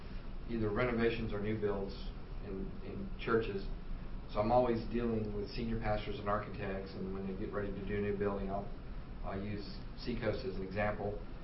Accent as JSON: {"language": "English", "region": "Hawaii", "country": "United States", "tie": "born there", "also_born_or_lived": "California", "said": "I was born in Hawaii, lived in California."}